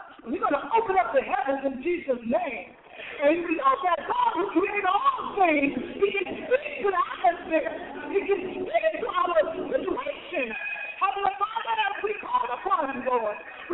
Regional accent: United States; Bishop, I'm an American.

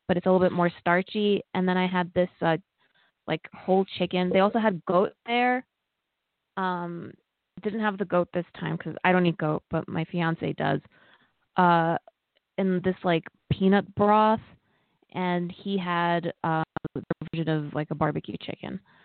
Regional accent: New York, United States; So we told him that we're from New York

